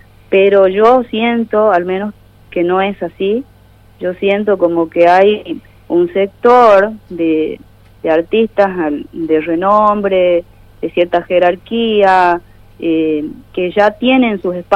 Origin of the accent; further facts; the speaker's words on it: Tartagal, Salta, Argentina; No, somos todos de Tartagal.